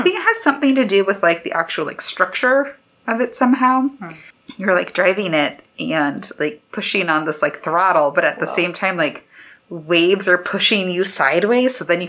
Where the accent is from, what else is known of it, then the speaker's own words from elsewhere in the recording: West Coast, United States; There were things there that I've never experienced from the West. I'm from the West Coast.